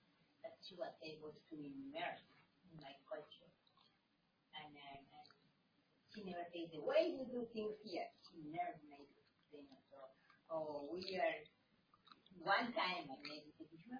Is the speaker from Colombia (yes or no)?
yes; Colombia; I mean, I'm from Colombia, so don't know.